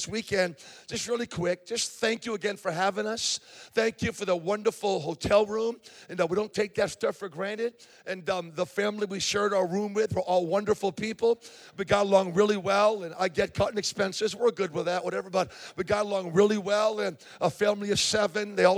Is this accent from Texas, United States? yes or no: no; West Springfield, Massachusetts, United States; But I grew up in West Springfield, Mass., so I feel kind of like I'm home